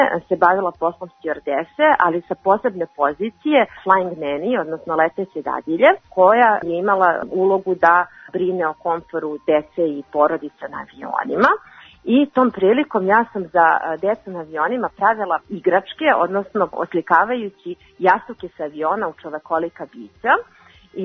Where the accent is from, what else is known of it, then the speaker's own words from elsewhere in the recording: Mionica, Serbia; u Mionici, u mom rodnom kraju i zavičaju